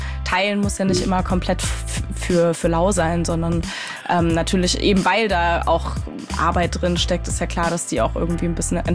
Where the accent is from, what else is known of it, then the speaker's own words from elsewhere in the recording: Coburg, Bavaria, Germany; ursprünglich aus meiner Heimatstadt, aus Coburg